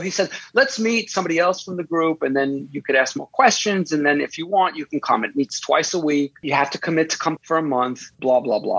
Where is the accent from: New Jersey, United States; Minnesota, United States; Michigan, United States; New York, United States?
New York, United States; I'm a New Yorker.